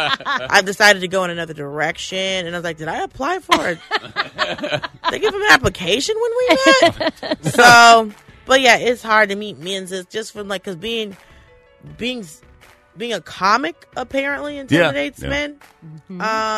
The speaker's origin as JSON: {"language": "English", "town": "Atlanta", "region": "Georgia", "country": "United States", "tie": "born or raised there", "said": "Because, I grew up in Atlanta. Like, Atlanta's a very diverse city regardless of what people have never been there think it's not, but it is."}